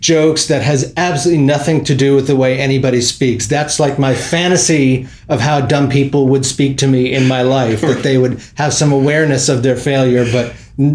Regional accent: Philadelphia, Pennsylvania, United States; I am from Philadelphia. I like to say West Philadelphia

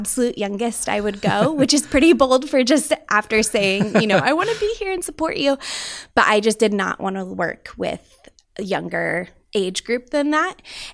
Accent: San Diego, California, United States; So I'm originally from San Diego. I was raised here

